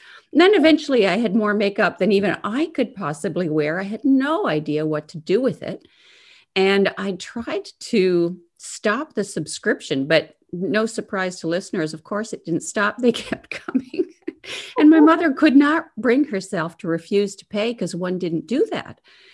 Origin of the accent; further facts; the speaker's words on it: Quebec, Canada; I grew up in Quebec and it was just normal, you know